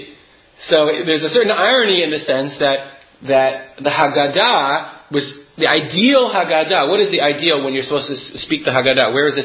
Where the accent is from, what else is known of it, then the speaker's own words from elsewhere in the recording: United States; I know for a fact that since I'm an American rabbi, I'll never be able to communicate in Hebrew